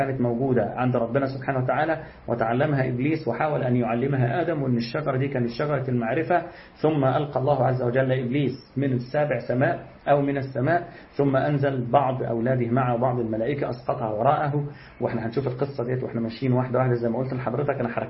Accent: Egypt; وإحنا عشان مصريين فبنقول جيم

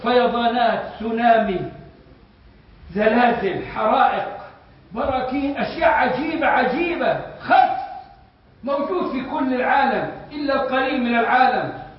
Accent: Egypt; moved away; الطول عندنا في مصر كان معهودا، لكن في هذه البلاد بل وكثير من البلاد التطويل آفة

